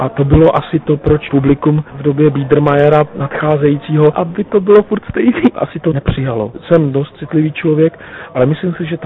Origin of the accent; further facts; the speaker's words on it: Central Bohemian Region, Czechia; prostě jsem křtěnej Vltavou, narodil jsem se tady, vyrostl jsem u babiček nedaleko Křečovic a v Chlumu u Sedlčan v Kamíku nad Vltavou. Prostě jsou tam kořeny